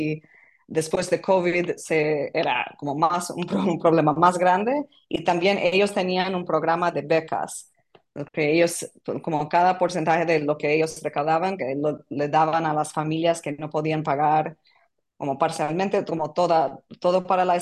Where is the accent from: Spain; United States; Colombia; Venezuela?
United States; New York; yo soy de Nueva York y he vivido en Nueva York por 15 años